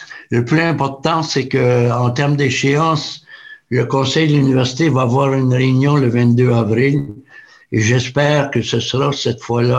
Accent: Canada; Non, si ce n'est que je suis un Acadien heureux.

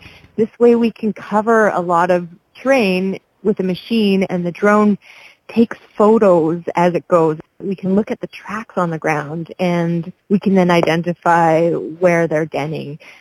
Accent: Yukon, Canada; So I'm a northern girl. I came from the Yukon, and I spent much of my childhood on skis and my adulthood as well.

